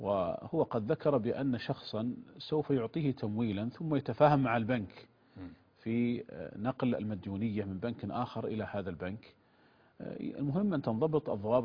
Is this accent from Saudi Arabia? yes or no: yes; Saudi Arabia; عندنا في المملكة العربية السعودية